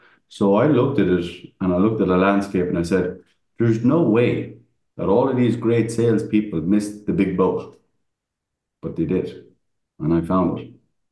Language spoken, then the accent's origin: English; Ireland; because I'm Irish. We talk a lot of shit, and we muddy the water, as we say.